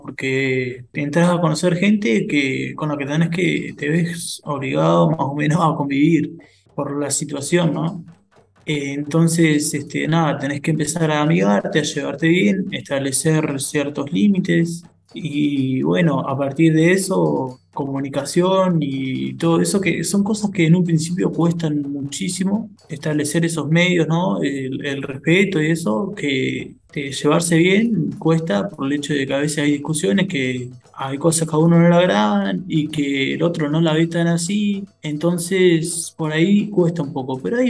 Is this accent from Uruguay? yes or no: yes; Fray Bentos, Río Negro, Uruguay; Vengo de Río Negro, Fray Ventos.